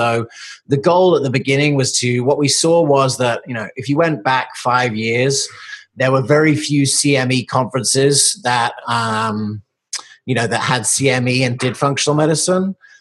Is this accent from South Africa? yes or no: yes; South Africa; also born or lived in United Kingdom; now in United States; I grew up on three different continents in America, UK, and I was born in America. I grew up in South Africa and England.